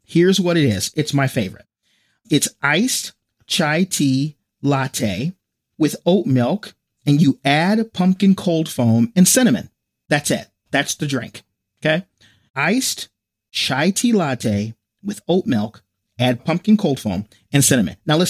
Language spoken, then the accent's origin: English; Michigan, United States; But I was born and raised in Michigan, still here. We actually have all four seasons.